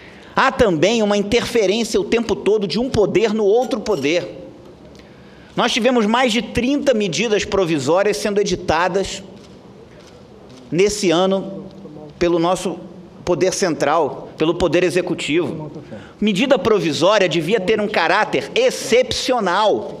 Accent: Brazil; Será que é esse tipo de forma de administração pública que a gente sonha como brasileiros?

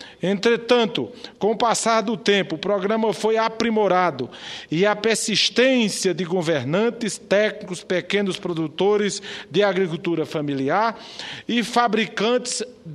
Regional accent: Northeast Region, Brazil; Todos nós, senhor presidente, que somos do Nordeste, especificamente da área considerada menos produtiva no que se refere à agricultura, no que se refere à pecuária

